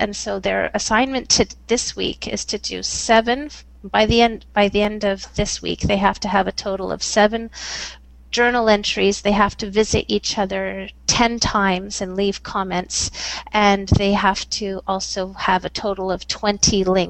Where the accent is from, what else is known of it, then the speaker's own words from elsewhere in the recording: Canada; Like as a Canadian, I'm much more individualistic.